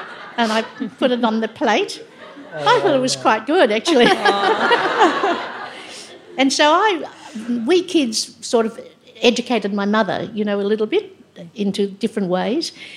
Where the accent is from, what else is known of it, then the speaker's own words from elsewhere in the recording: Australia; because socially, sports or music or anything, I was just the same as any Aussie girl at school. But when I came home, I had to be really Chinese